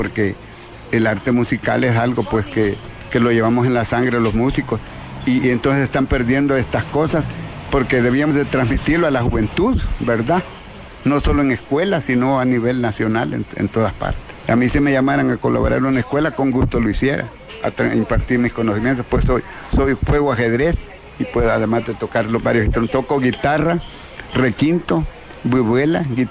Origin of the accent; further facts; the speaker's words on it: Mexicanos, San Salvador, El Salvador; born there; allí vivo. Yo nací en Mexicanos. Nací en el barrio Belén, mi mamá se llamaba María